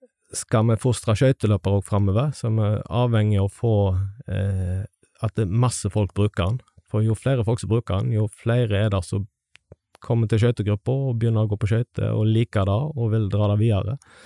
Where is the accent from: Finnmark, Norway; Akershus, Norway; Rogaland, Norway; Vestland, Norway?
Vestland, Norway; Stord; moved away as an adult; now in Oslo, Norway; Jeg bodde på Stord til dess jeg var 19 år gammel, da flyttet jeg til Oslo